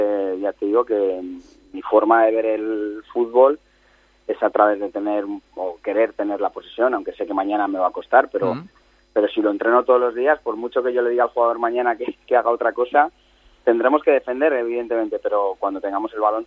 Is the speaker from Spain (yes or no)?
yes; Madrid, Community of Madrid, Spain; me siento vallecano, madrileño, español